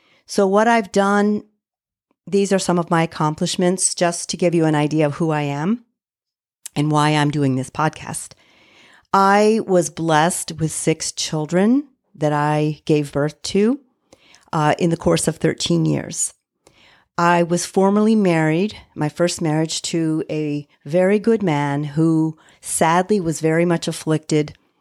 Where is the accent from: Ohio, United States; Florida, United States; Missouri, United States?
Missouri, United States; St. Louis; I grew up in St. Louis in the Central West End, and there, a few blocks from our home, was the most amazing little French chocolate candy store.